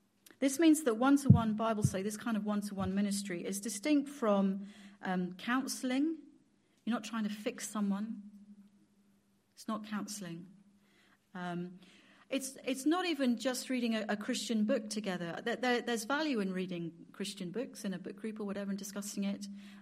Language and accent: English; United Kingdom; I'm a Brit, remember?